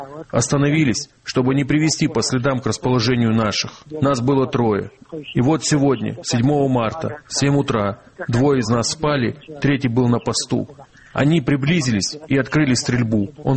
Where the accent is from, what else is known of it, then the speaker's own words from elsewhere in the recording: Aleroy, Chechnya, Russia; я из Алероя.